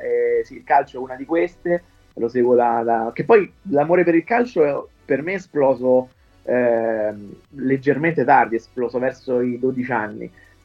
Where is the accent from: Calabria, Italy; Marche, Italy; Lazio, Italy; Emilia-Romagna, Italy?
Lazio, Italy; Rome; Sì, sono di Roma.